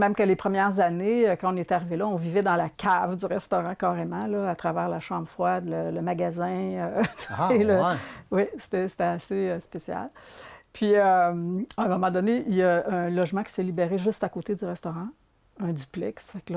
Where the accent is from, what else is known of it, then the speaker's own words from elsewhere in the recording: Victoriaville, Quebec, Canada; Donc, à 4 ans, je suis déménagée à Victoriaville. Donc, okay. J'ai fait toute mon enfance, adolescence à Victoriaville.